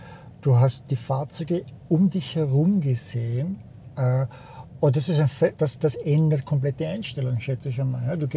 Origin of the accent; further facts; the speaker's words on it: Tyrol, Austria; Weil wir sind Tiroler